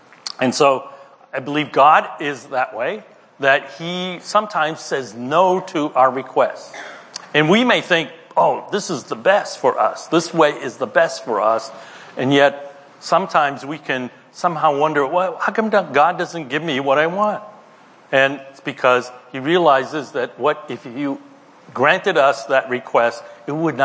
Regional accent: Cambridge, Massachusetts, United States; And I grew up in Cambridge, okay, went to high school in Cambridge

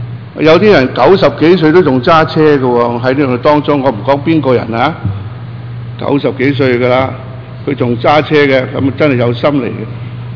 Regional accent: Guangdong, China; 好多時候我哋廣東人咧好客氣啊

